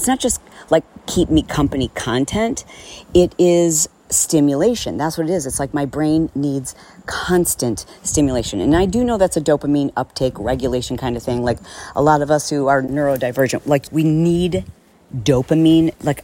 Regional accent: Fowlerville, Michigan, United States; I grew up in Michigan and we moved kind of like all over the state

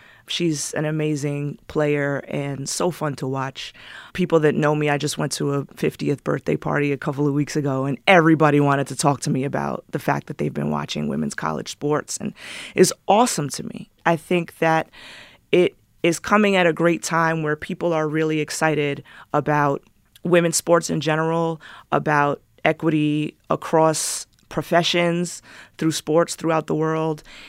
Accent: New York City, New York, United States; Basketball has been a part of my life since I was a kid. I grew up on the Upper West Side.

